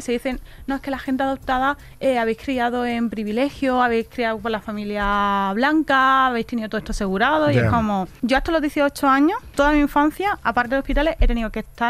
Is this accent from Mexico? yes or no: no; Guinea; yo en mi país de origen, durante mucho tiempo no quería saber nada de él